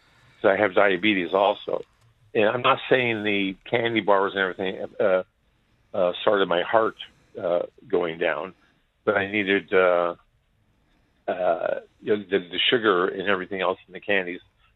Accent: Las Vegas, Nevada, United States; now in Ireland; No, I'm from Las Vegas originally, Joe.

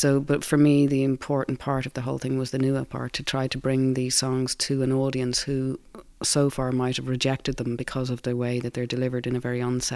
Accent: Ireland; moved away; also born or lived in Los Angeles, United States; And so the further I moved away from Ireland, the more paddy I got. So I was living in Los Angeles, so it was pretty extreme.

